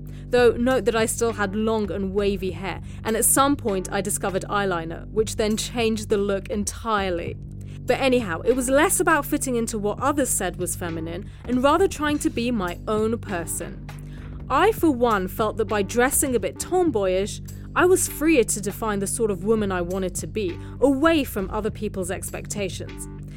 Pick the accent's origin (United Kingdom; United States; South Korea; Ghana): United Kingdom; London; I grew up in London, which is a cosmopolitan metropolis